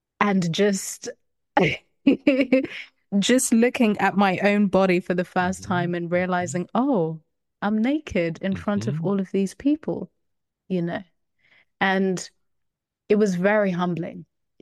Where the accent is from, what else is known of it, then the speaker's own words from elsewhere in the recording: Zimbabwe; As someone that was born and raised in Zimbabwe and grew up around all different types of white people